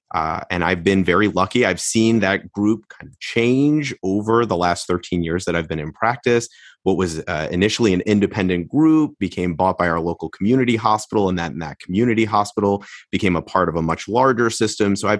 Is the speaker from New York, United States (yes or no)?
yes; New York, United States; I mentioned to you early on that I grew up in New York